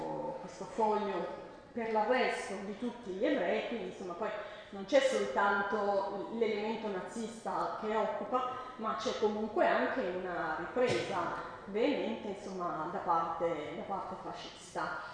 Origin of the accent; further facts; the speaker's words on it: Novara, Piedmont, Italy; della zona di Novara, da dove vengo io